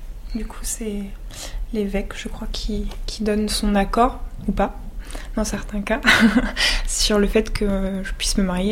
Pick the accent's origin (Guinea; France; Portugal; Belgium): France; Valence, Auvergne-Rhône-Alpes; je suis originaire de Valence, dans la Drôme, et quoi dire d'autre, voilà.